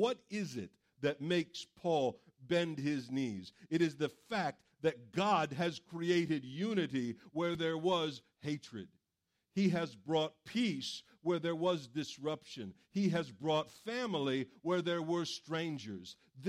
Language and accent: English; West Virginia, United States; I'm from West Virginia. I have to prove to people I can count and do multiplication.